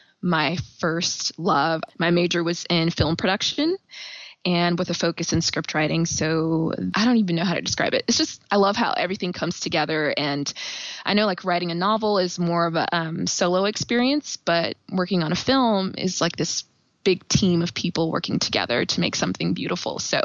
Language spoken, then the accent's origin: English; Kansas City, United States; also born or lived in Indiana / Nashville, Tennessee; I was born and raised in Kansas City. I went to college in Indiana. And then after that, I moved to Nashville, Tennessee. And then I just wanted to come back home. So I am back in KC.